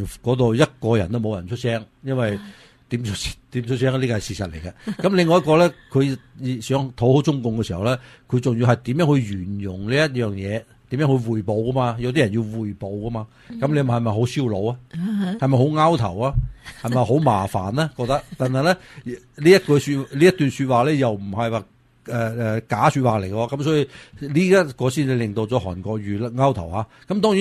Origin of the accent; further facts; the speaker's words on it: Taiwan; Cantonese is a second language; 作為台灣人嚟講嘅話咧，其實咧好多時候都台灣人咧都覺得唔會打嘅嚇